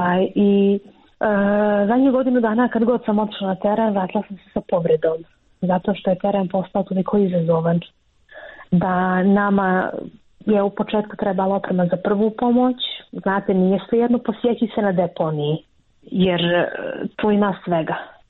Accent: Montenegro; Jer to je takva praksa kod nas u Crnoj Gori.

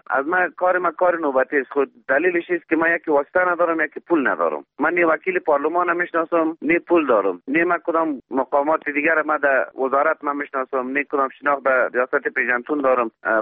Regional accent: Ghazni, Afghanistan; چون ولایت ما ولایت آسیب‌پذیر هم است.

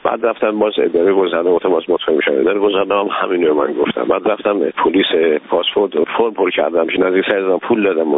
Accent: Iran; من یه ایرانی هستم

